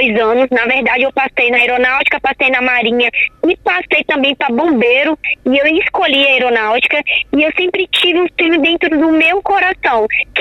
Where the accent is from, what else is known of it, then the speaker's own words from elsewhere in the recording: Caravelas, Bahia, Brazil; eu tenho 30 anos, sou filha de caravelas, cresci na Zona Ribeirinha, foi minha infância, né, muitos amigos de infância são da Zona Ribeirinha, mas eu cresci no bairro da Olaria